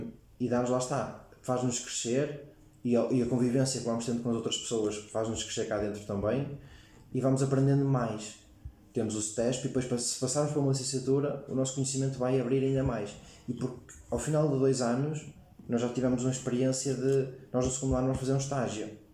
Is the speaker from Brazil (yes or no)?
no; Lousada, Norte, Portugal; como eu sou de Lousada e Penafiel aqui ao lado, são 10 minutos de casa